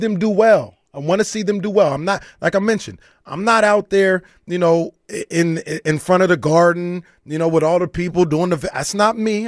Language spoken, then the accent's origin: English; Sacramento, California, United States; Jordan left. And I was like, man, let me rock with my hometown team.